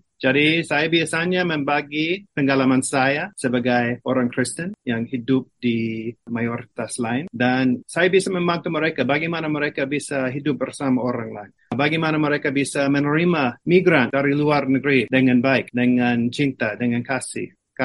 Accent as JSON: {"language": "Indonesian", "country": "United States", "lives_now": "Yogyakarta, Indonesia", "said": "Saya asal dari Amerika, dan saya juga dosen tamu"}